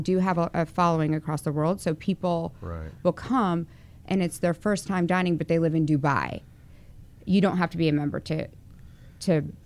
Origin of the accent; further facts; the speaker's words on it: the Carolinas, United States; now in Dallas, United States; I'm from the Carolinas, and I've always grown up around water